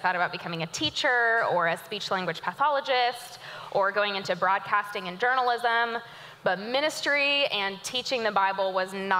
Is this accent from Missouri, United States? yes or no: yes; Joplin, Missouri, United States; Well, Joplin is my hometown. I'm the second of six kids